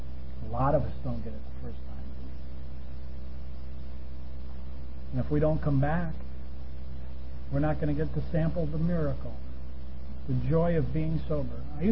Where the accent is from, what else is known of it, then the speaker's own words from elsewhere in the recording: Poughkeepsie, New York, United States; now in San Jose, United States; And when I left, and when I drove out of the city of Poughkeepsie, New York, I knew right then and there I would never go back. You see, because Poughkeepsie is not my home anymore.